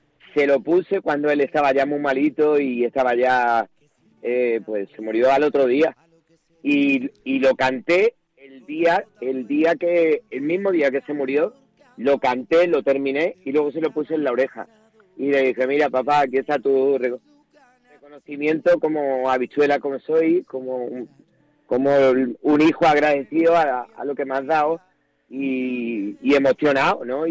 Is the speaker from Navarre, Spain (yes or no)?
no; Granada, Andalusia, Spain; somos de Granada y son muchas generaciones haciendo lo mismo.